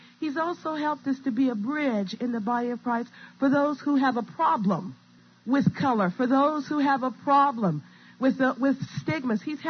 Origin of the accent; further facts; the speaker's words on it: West Coast, United States; I was raised on the West Coast